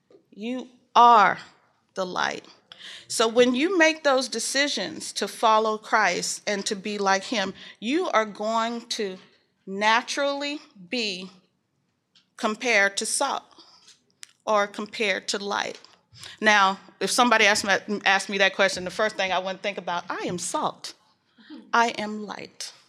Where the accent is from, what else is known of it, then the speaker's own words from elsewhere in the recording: the South, United States; I want people to know that I'm a Southerner.